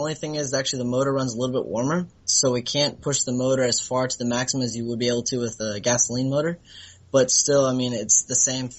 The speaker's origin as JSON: {"language": "English", "town": "Cape Coral", "region": "Florida", "country": "United States", "tie": "born or raised there", "said": "I grew up and was born and raised in Cape Coral, Florida, and I'm still living over here."}